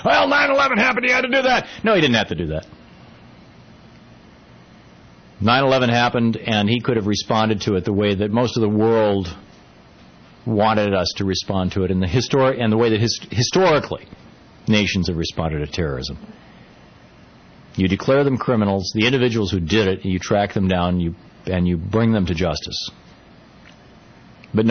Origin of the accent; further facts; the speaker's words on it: United States; As an American, I think you can understand the importance of second chances.